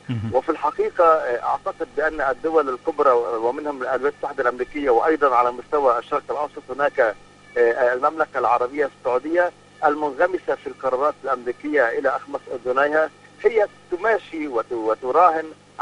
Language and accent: Arabic; Lebanon; نحن كشعب لبناني لا نتفق